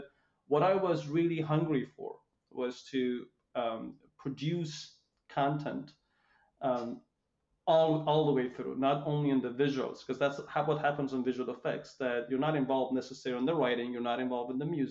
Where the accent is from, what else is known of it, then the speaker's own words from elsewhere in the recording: Iran; moved away; I came from Iran